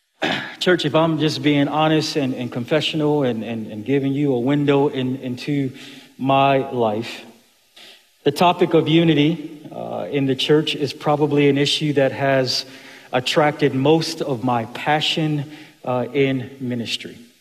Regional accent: Buffalo, New York, United States; I grew up in Buffalo. It's a big hockey town, and we didn't make the playoffs a lot.

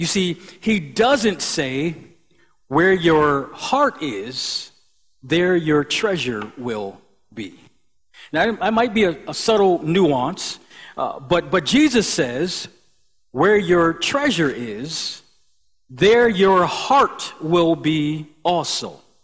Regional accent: Buffalo, New York, United States; I grew up in Buffalo, New York.

